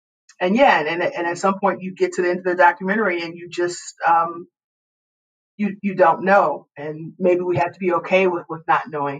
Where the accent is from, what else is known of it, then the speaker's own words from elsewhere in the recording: Chicago, Illinois, United States; now in Minneapolis, United States; We're from Chicago, but we now call Minneapolis our home, like many African-Americans from around the United States.